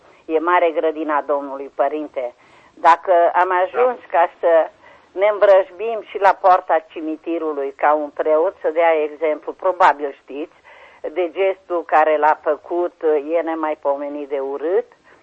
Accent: Mureș County, Romania; din Mureș

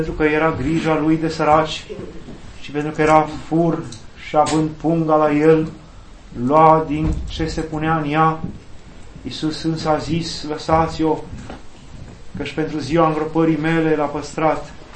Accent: Romania; eram mult mai scandalizați și eram mult mai duri și noi ca români și orice alt neam

